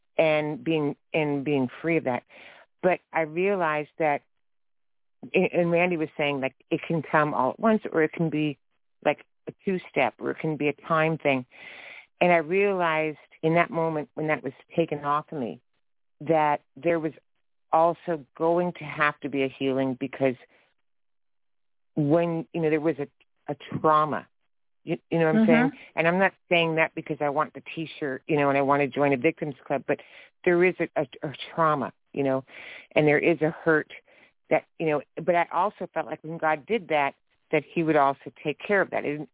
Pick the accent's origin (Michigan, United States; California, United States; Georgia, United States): California, United States; Now I was raised in California. We met back East in Tennessee, but I was raised in California.